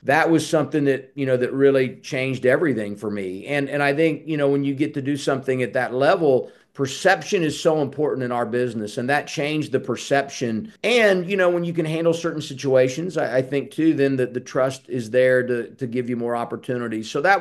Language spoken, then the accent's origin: English; Indianapolis, Indiana, United States; It's funny, I grew up in Indianapolis, and we never, I mentioned when I was in high school, we played a lot of teams around the state.